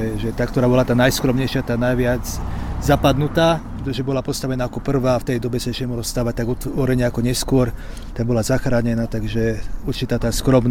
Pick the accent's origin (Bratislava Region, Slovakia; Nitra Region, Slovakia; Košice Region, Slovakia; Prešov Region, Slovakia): Bratislava Region, Slovakia; Bratislava; čo som vyrastal v škole v Petržálke